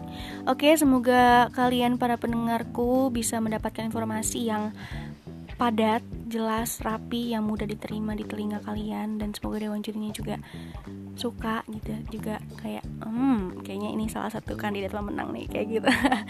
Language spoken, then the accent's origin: Indonesian; Jakarta, Indonesia; born there; now in Bogor, Indonesia; Umurku 20 tahun. Aku seorang perempuan, lahir di Jakarta. Dan saat ini domisilinya tinggalnya itu di daerah Bogor.